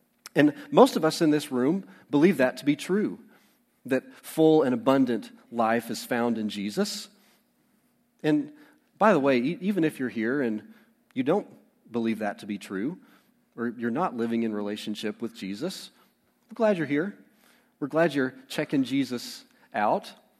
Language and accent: English; Tennessee, United States; I grew up in East Tennessee, and I've lived here in Middle Tennessee for almost 6 years now.